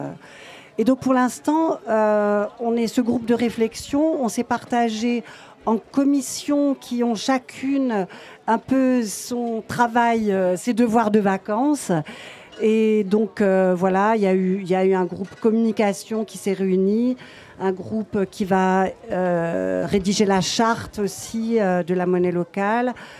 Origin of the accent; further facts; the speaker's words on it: La Roche-sur-le-Buis, Auvergne-Rhône-Alpes, France; moi, je viens de La Roche-sur-le-Buis